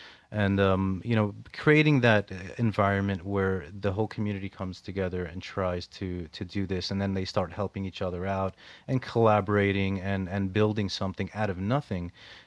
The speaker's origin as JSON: {"language": "English", "country": "United States", "tie": "born or raised there", "said": "You know, I'm Lebanese American. You know, I grew up in America."}